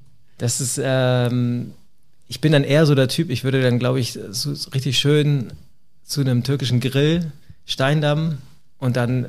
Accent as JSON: {"language": "German", "region": "Hamburg", "country": "Germany", "tie": "born or raised there", "said": "Also tatsächlich, ich bin ja gebürtiger Hamburger."}